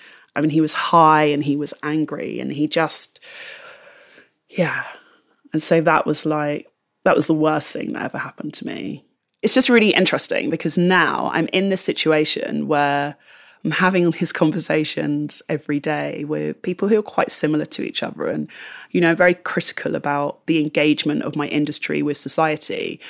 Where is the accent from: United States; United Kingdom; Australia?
United Kingdom; London; I'm from London, and again from sort of a central part of London